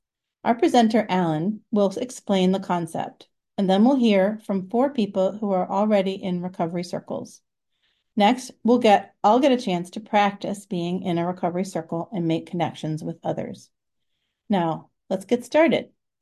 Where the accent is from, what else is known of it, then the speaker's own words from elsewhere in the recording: St. Paul, Minnesota, United States; I'm a recovering sneak and binge eater. I'm from St. Paul, Minnesota